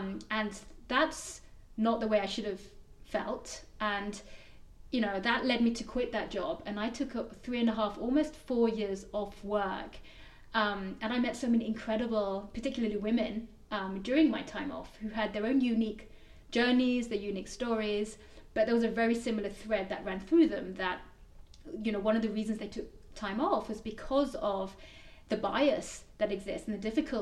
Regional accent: London, United Kingdom; I'm from London originally. The accent will give it away if you haven't realized already. Born and brought up Londoner. My parents are actually of Assamese origin, so I was brought up very much with Assamese values, but living as a British citizen in the UK.

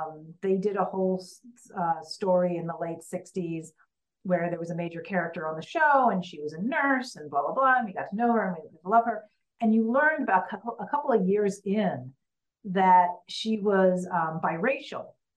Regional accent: Maryland, United States; And she's an American transplanted, and she's from my home state of Maryland, all of which are coincidences.

